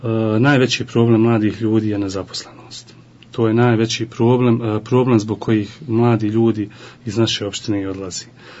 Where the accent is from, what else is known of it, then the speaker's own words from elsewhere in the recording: Vareš, Federation of Bosnia and Herzegovina, Bosnia & Herzegovina; born there; Rođen sam u Varešu 1987. godine